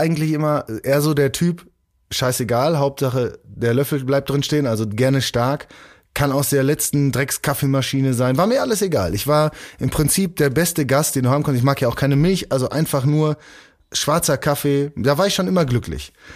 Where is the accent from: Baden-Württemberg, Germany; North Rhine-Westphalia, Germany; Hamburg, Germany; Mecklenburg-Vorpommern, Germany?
North Rhine-Westphalia, Germany; wenn es bei uns im Ruhrgebiet gibt es Kleingärten